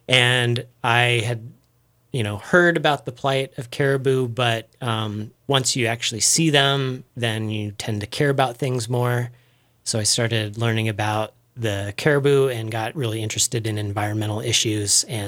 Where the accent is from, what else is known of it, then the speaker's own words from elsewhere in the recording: Idaho, United States; Well, I grew up in North Idaho, and I spent a lot of time in the backcountry